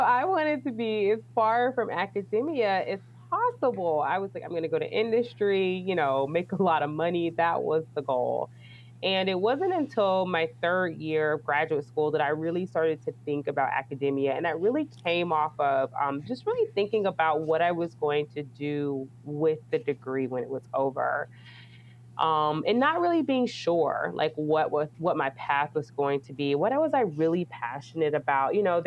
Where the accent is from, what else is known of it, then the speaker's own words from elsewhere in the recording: Alabama, United States; So I am from Alabama. I didn't say that.